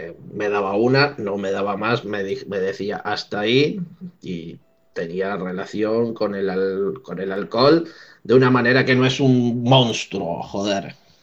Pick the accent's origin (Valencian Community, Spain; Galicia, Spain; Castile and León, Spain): Valencian Community, Spain; Benaguasil; de Benaguasil